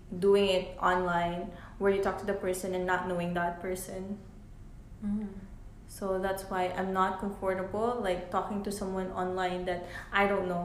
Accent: Philippines; So growing up as a Filipino, because my mom and my dad, they met like back home in just like a very like, you know, like rural, like what do you call it, not rural

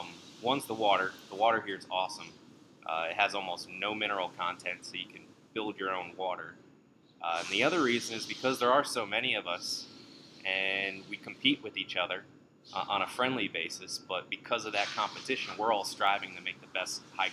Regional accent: New Jersey, United States; moved away as an adult; also born or lived in Philadelphia, United States; now in Asheville, United States; I was born in New Jersey, grew up there, and then lived outside Philly, and didn't like it at all.

